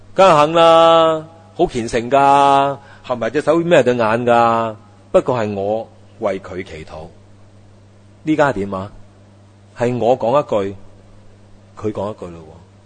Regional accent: China; 我哋中国人就最兴噶啦

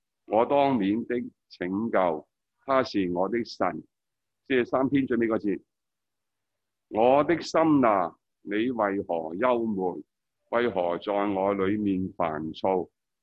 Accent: Hong Kong; 我哋香港人过去呢5年啦

